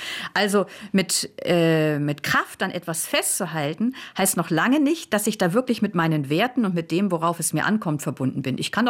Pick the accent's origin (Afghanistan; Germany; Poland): Germany; moved away; man hört es ja meiner Zunge an, ich komme aus Deutschland